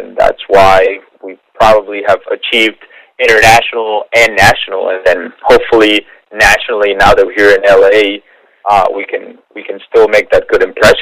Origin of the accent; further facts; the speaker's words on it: Colombia; we come from a Spanish background. I mean, we're from Colombia originally, my brother and I.